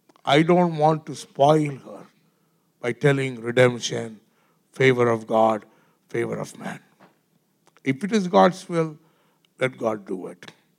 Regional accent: India; English is a second language; I'm an Indian guy, young guy, 24 years.

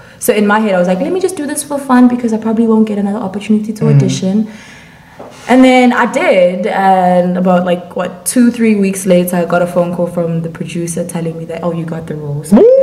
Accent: Umlazi, KwaZulu-Natal, South Africa; Okay, so I'm from Mlazi

